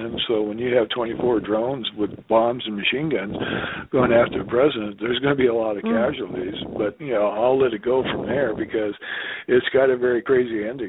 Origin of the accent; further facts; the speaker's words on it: Midwest, United States; Well, number one, since I'm from the Midwest, I went back a couple of years ago to see a cousin of mine that had cancer